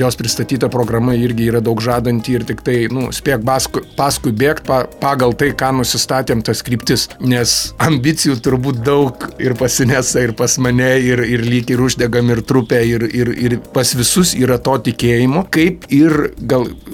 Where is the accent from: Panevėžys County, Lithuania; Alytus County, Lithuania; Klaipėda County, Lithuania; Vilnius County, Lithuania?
Alytus County, Lithuania; Alytus; gimiau ir augo Alytuje